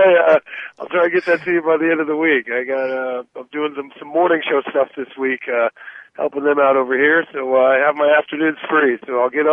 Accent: Seattle, Washington, United States; I'm born and raised in Seattle, actually. So I was there, started off, left, came back.

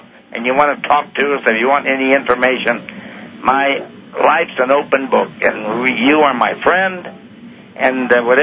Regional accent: San Francisco, California, United States; born there; also born or lived in Hollywood; I was born in San Francisco

